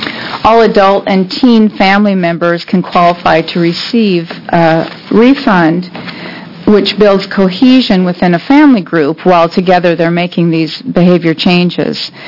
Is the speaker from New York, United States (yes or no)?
no; Albany, Oregon, United States; I'm from Albany